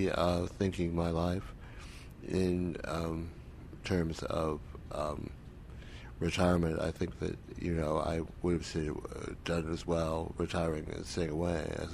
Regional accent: Hawaii, United States; now in Berlin, Germany; because I was from Hawaii and knew Hawaii and loved Hawaii

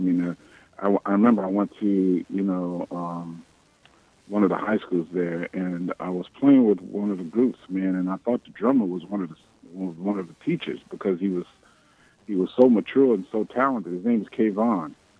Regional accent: New Orleans, Louisiana, United States; Well, you know, New Orleans, life here for me has been great. I mean, this is my hometown. I've loved it for a number of years. I moved back here in 1995

